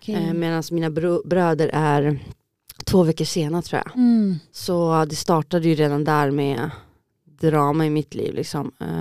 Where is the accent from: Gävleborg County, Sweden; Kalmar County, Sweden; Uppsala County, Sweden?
Uppsala County, Sweden; Uppsala; born there; Jag föddes då 93 i Uppsala. Akademiska sjukhuset.